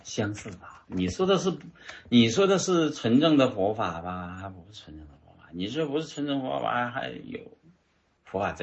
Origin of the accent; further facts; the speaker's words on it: China; 我们中国人要有中国人的样子，中国有中国的道德伦理